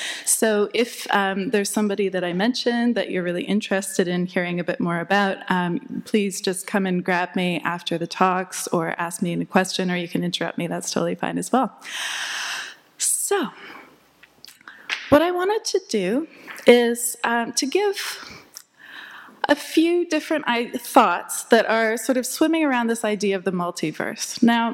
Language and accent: English; Canada; I come from Canada, and I'm currently finishing a PhD at Goldsmiths in the art department.